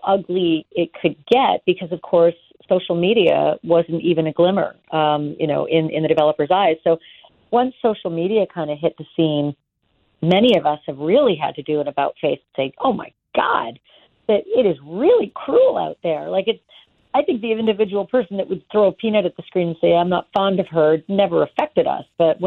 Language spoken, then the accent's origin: English; Dallas, Texas, United States; I came from Dallas, Texas. I emigrated through Dallas. I was a local anchor in Dallas.